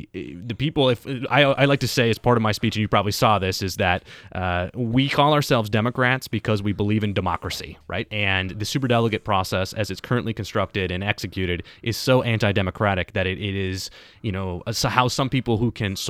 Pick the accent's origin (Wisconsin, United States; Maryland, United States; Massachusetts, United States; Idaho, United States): Wisconsin, United States; Green Bay; Formerly in Green Bay, my hometown.